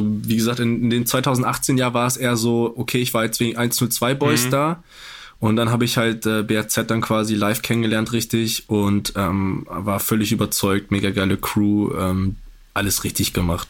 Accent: Poland; Ich bin ja auch Pole.

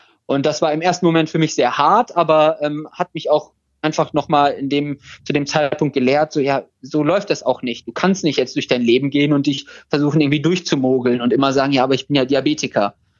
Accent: Krefeld, North Rhine-Westphalia, Germany; Also wir hatten in Krefeld, wo ich herkomme, Freunde

